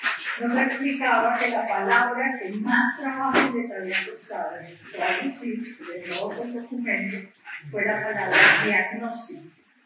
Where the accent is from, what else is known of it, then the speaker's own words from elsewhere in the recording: Cali, Valle del Cauca, Colombia; Y como caleña arrepentida por haber descuidado tanto la herencia